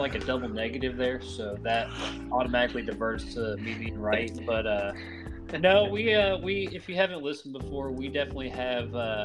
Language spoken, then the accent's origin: English; Missouri, United States; also born or lived in Brooklyn, United States; I mean, I was born in Brooklyn, where we go hard, but I spent most of my growing up life in mid-Missouri, and that is where a lot of my family and close friends and fond memories are at.